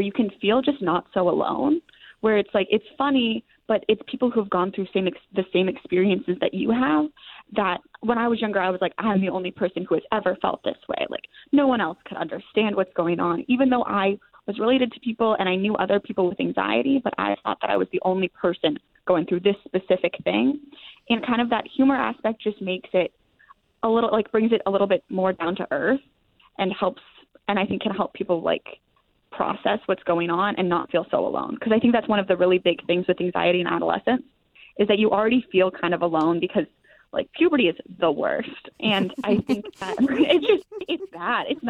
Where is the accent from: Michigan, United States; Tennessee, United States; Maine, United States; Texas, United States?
Maine, United States; Orono; Yes, I am. I'm from Orno.